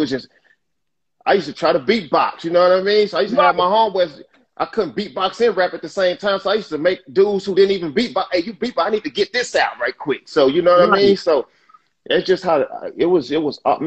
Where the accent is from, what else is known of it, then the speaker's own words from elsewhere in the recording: Dallas, Texas, United States; I'm from the gutter. I'm from Oak Cliff. Oak Cliff is it's a rough part of Dallas, man. I'm from Dallas, but I'm from Oak Cliff.